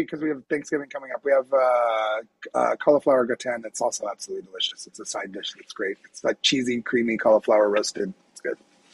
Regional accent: Indiana, United States; Yeah, no, it's great. You're absolutely right. I'm from Indiana, actually.

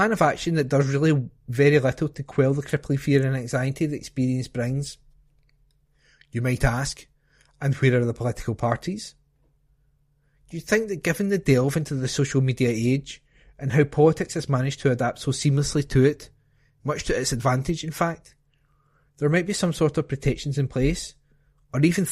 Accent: Scotland, United Kingdom; it's one of the things I find myself most proud of as a Scot.

